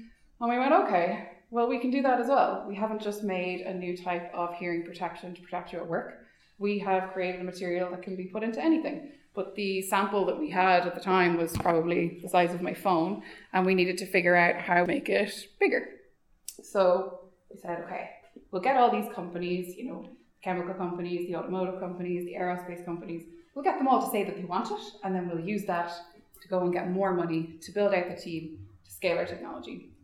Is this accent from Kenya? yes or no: no; Ireland; It's just as Irish people, I feel like we can't do.